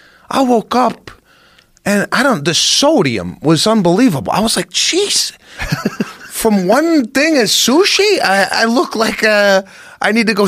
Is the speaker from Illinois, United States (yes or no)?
yes; Chicago, Illinois, United States; He's from New York. I'm from Chicago.